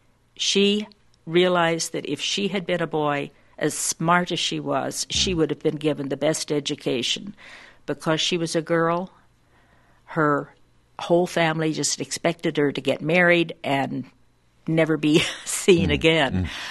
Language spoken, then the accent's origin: English; United States; because I was raised in the States in a rural area and didn't have libraries, didn't have access to it.